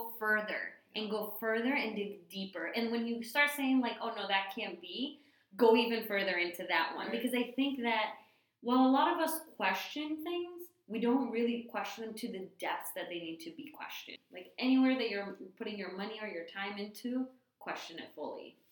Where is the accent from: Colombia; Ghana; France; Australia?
Colombia; now in United States; somebody was like, oh, you're from Colombia, but you don't have an accent. I'm like, yeah, I know.